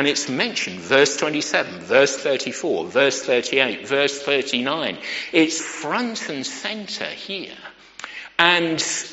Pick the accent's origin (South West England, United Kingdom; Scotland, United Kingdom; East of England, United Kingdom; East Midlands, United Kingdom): East of England, United Kingdom; Letchworth; I heard of a person preaching on this passage once in my hometown where I was at the time, Letchworth.